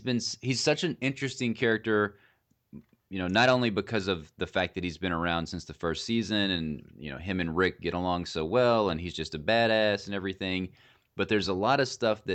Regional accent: the South, United States; because, you know, we're from the South and we think that there's some crazy redneck people around.

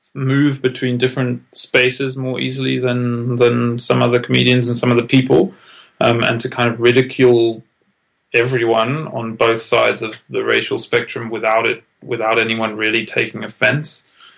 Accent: England, United Kingdom; accent: English; it doesn't have the same connotation as if he makes fun of my English accent because of the different power dynamics.

